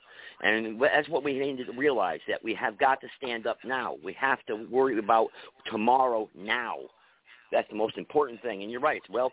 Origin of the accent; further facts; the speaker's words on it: United States; born there; me, as an American who's born here